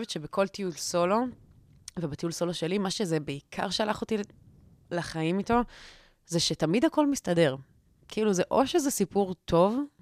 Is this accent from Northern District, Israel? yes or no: no; Tel Aviv, Tel Aviv District, Israel; הערים גדולות באופן כללי, גם אם אני תל אביבית